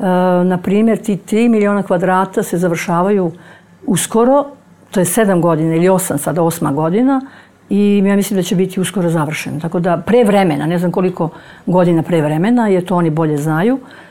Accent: Serbia; moved away; also born or lived in Russia / Belarus; mi smo kao prognani iz Srbije otišli da radimo, da se vratimo ponovo, da radimo u Rusiju, pa i Belorusiju i te zemlje bivšeg Sovjetskog saveza, gde smo radili punih 35 godina, možda i više.

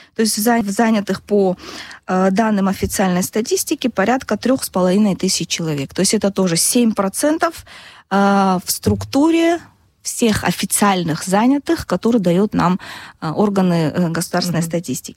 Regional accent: Abkhazia, Georgia; я родом из Восточной Абхазии, из небольшого села

